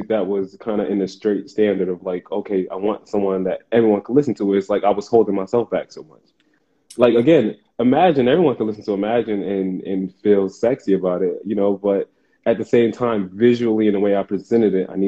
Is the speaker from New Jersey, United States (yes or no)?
yes; Paterson, New Jersey, United States; Born and raised in Patterson, New Jersey, the heart of the hood.